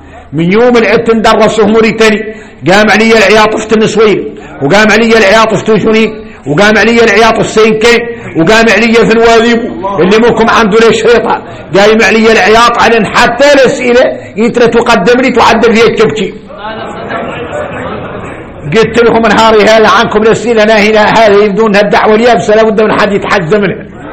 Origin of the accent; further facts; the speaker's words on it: Mauritania; مشكلتنا احنا موريتاني